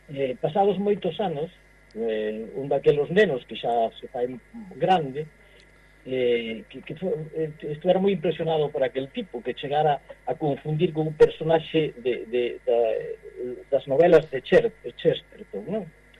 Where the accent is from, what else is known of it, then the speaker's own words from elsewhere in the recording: Madrid, Community of Madrid, Spain; moved away as an adult; now in Galicia, Spain; esa calle onde eu vivín de neno en Madrid, de adolescente, hasta que xa fixen ali todos os estudios, hasta que vim para aquí.